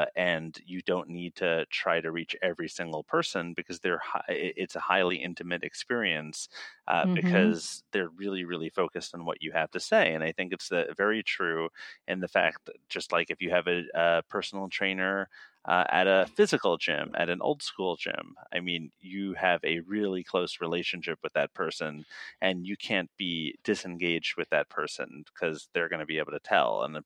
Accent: New York, United States; As a New Yorker who orders from Domino's delivery, you know, I'm not one to judge.

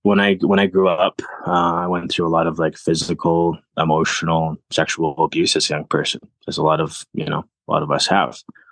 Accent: Vancouver, British Columbia, Canada; also born or lived in Whitehorse; I was born here in Whitehorse, and then I had a medical issue as a young person, so we ended up moving to Vancouver. So I ended up living in Vancouver till about the age of 8

